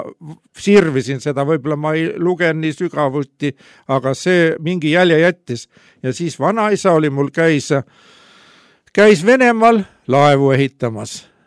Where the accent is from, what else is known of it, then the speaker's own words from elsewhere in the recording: Saare County, Estonia; olen pärit Saaremalt väikesest külast. Meie külas oli neli talu